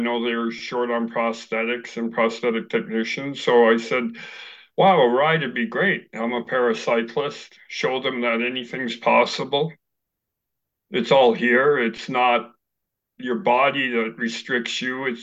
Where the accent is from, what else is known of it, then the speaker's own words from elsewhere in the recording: Ontario, Canada; A small town, south of Ottawa, raised on a farm. And my parents were first generation Canadians, post Second World War refugees.